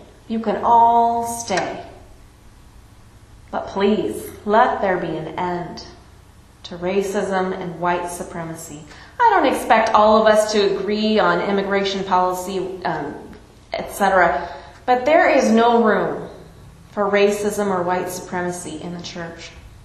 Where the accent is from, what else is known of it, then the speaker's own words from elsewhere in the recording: San Francisco, California, United States; Where I grew up in the San Francisco area, there are Chinese American families that go back 5 or 6 generations